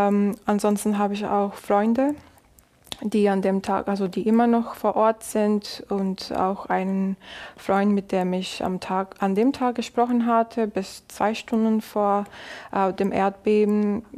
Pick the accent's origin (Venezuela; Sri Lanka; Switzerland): Venezuela; Valencia, Carabobo; German is a second language; now in Germany; Also ich komme aus Valencia, das ist in der Nähe von Caracas, und dort habe ich auch noch Familienangehörige, Tanten, Cousinen